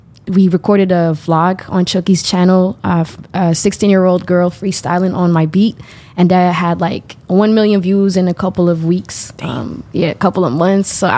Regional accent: Belgium; I'm 19 years old. I'm Moroccan. I was born and raised in Belgium.

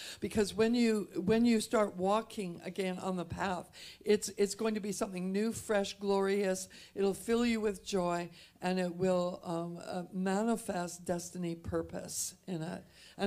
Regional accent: Canada; now in Phoenix, United States; I'm from Canada, and we have these things called geese.

